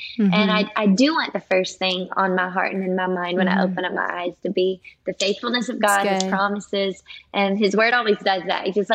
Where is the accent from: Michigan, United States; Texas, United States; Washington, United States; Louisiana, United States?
Louisiana, United States; born or raised there